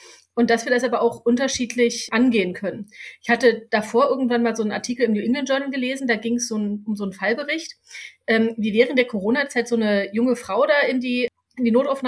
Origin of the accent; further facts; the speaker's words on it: Berlin, Germany; also born or lived in Chemnitz; ich komme aus Berlin